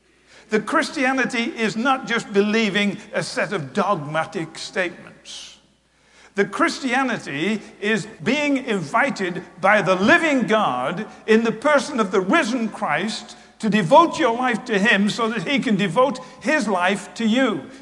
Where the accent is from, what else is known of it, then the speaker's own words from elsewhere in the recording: England, United Kingdom; When I was a kid growing up in England